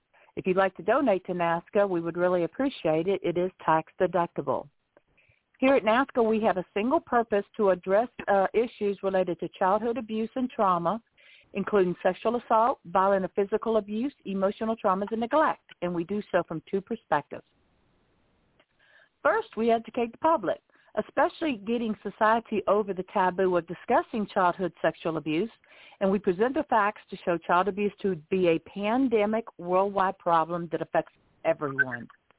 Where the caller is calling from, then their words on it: Lighthouse Point, Florida, United States; I'm calling in from Lighthouse Point, Florida, and I will be your host tonight.